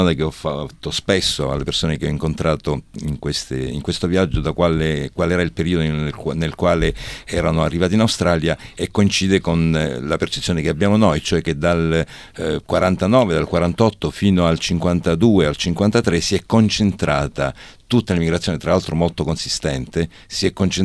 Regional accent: Canneto, Sicily, Italy; perché anche io sono di Canneto.

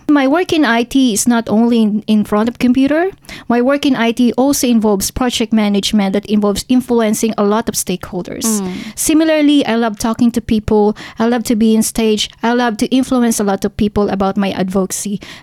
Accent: Manila, Metro Manila, Philippines; I'm going to be visiting the Tondo Manila as well, because I'm from Manila

